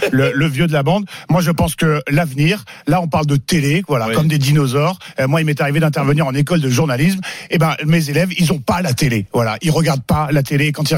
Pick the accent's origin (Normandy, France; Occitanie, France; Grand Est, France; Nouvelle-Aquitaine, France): Nouvelle-Aquitaine, France; Bordeaux; On est de Bordeaux, Nicolas.